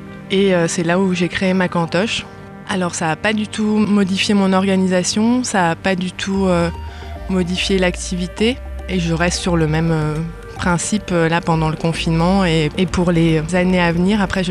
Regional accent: Argentière, Auvergne-Rhône-Alpes, France; now in Servoz, France; j'habite à Servoze depuis 15 ans. Je suis originaire de la vallée dans le sens où j'ai grandi à Argentière. Mes parents avaient un restaurant à Argentière qui était le restaurant chez Luigi. Et donc, j'ai toujours vécu avec un papa donc italien

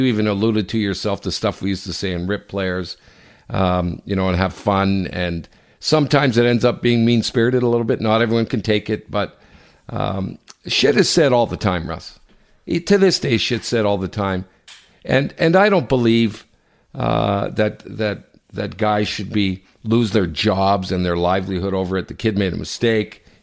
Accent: Canada; we're Canadian

